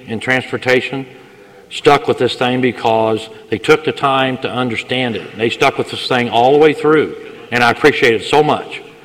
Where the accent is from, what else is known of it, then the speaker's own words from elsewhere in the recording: Missouri, United States; Where are you from, anyway? Central Missouri? I'm from Southeast Missouri.